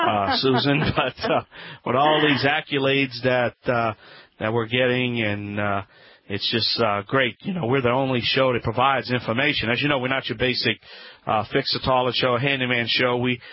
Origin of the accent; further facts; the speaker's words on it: New Orleans, Louisiana, United States; I'm going to be attending the annual weatherization conference in my hometown in New Orleans, Louisiana.